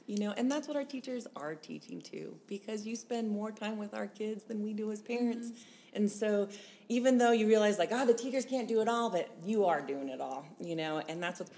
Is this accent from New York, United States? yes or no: no; Tucson, Arizona, United States; I'm from Tucson, Arizona.